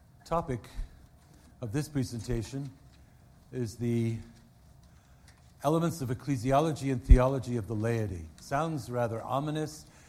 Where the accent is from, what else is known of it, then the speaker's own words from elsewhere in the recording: Baltimore, Maryland, United States; And mind you, I'm from Baltimore.